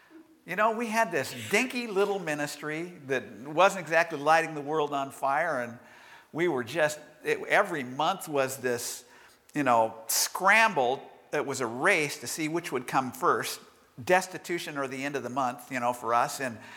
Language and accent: English; Bakersfield, California, United States; You all know I grew up in Bakersfield, a place that most people think of as blazing hot.